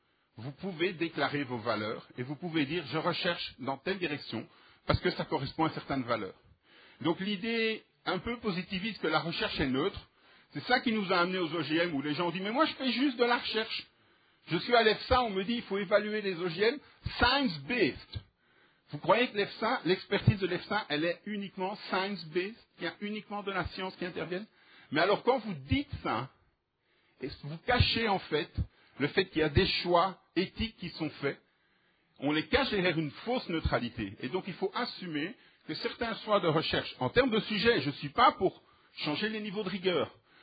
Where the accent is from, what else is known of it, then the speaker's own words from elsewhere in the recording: Wallonia, Belgium; Et vous pouvez venir chez nous, en Ardennes. C'est hier, et le printemps est enfin arrivé en Belgique.